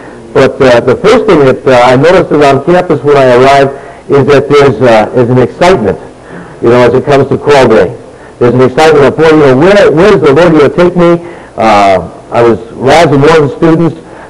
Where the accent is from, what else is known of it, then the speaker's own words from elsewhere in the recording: Connecticut, United States; And I said, I'm from Connecticut.